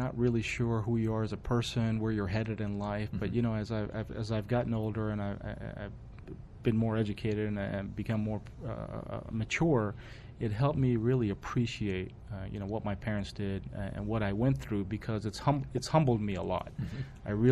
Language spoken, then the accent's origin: English; Maryland, United States; also born or lived in Pearl Harbor, Hawaii; I grew up in Maryland my entire life, except for when I was in the military from 1995 to 2001. I was stationed in Pearl Harbor, Hawaii, and did three tours overseas while I was there.